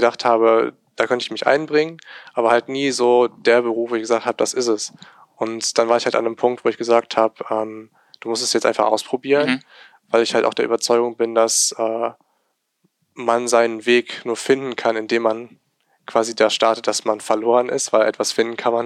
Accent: Remscheid, North Rhine-Westphalia, Germany; wer jetzt? Ich bin halt hier geboren und aufgewachsen in Remscheid

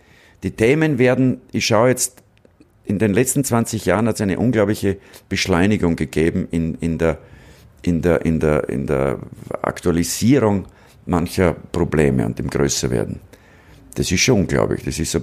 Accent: Braunau am Inn, Upper Austria, Austria; ich bin in Braunamin aufgewachsen, da musst du dich früh entscheiden.

